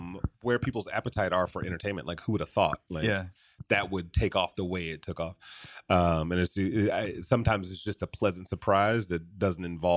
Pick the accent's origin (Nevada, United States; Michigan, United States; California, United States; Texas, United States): Michigan, United States; I mean, look, I grew up in Michigan and I remember a caddy